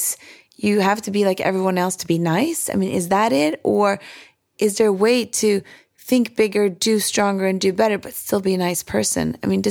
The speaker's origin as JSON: {"language": "English", "country": "Sweden", "tie": "born or raised there", "said": "My childhood growing up in Sweden made me feel safe."}